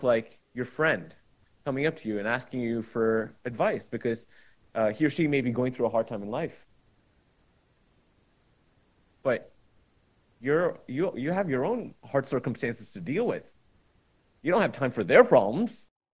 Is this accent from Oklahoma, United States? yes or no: no; Dallas, Texas, United States; also born or lived in Dubai, UAE / New York; So I grew up in big cities for most of my life. First, I was born in Dubai, spent the first 10 years of my life there. And then after that, we lived in New York for a little bit. And then I spent, after a year in New York, about 11 years here in Dallas, Texas.